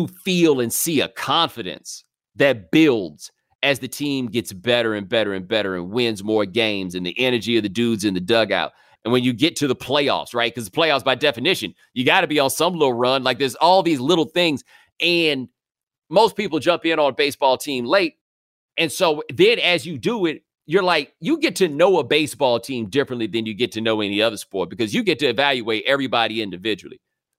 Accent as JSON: {"language": "English", "town": "Houston", "region": "Texas", "country": "United States", "tie": "born or raised there", "said": "Because I grew up in Houston, you know, and got the Atlanta thing."}